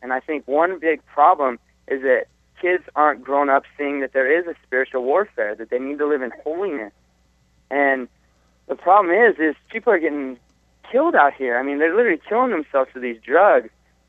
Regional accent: Simi Valley, California, United States; I grew up in Simi my whole life. We used to be the number one city in terms of crime

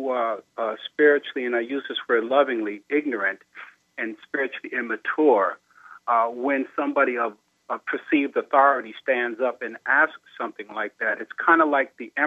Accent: Boston, Massachusetts, United States; First of all, I'm still feeling pretty good about being a Bostonian, never mind the Patriots.

